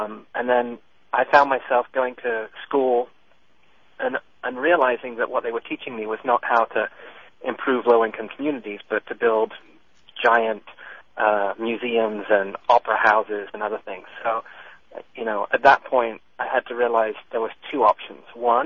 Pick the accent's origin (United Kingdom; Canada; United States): United Kingdom; London; I grew up in South London, and it was a pretty tough neighborhood.